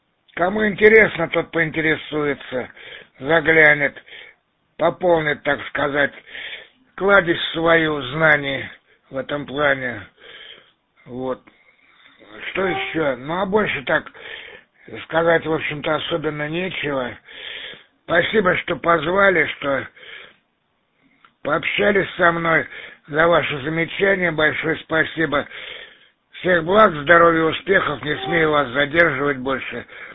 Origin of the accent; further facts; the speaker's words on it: Saint Petersburg, Russia; я родом сам из Петербурга, то бишь Ленинграда.